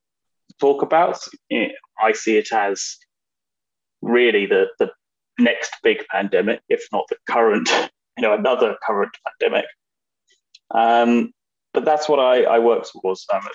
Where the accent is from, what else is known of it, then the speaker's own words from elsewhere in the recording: London, United Kingdom; So as you probably realized from my accent, I'm a London filmmaker in England